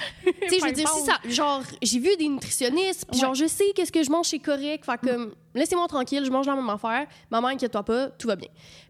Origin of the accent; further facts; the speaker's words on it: Quebec City, Quebec, Canada; Je viens de Québec